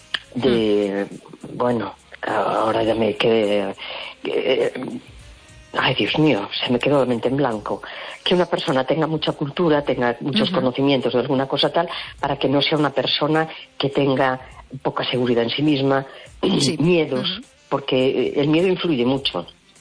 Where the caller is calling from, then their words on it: A Coruña, Galicia, Spain; de La Coruña.